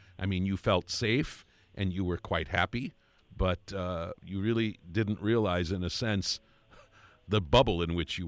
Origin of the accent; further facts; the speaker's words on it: Colton, South Dakota, United States; I mean, even my hometown of Colton, South Dakota has actually not one but two convenience stores, if I remember correctly.